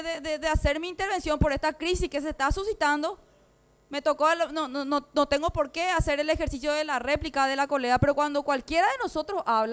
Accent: Paraguay; nosotros siempre hablamos en representación del Paraguay. Entonces, nosotros como paraguayos, en el Ministerio Público, no tenemos la suficiente cantidad de unidades penales.

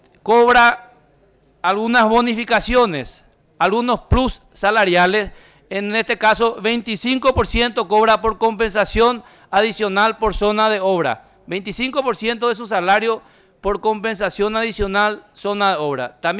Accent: Paraguay; ¿Dónde está mi derecho como ciudadano paraguayo?

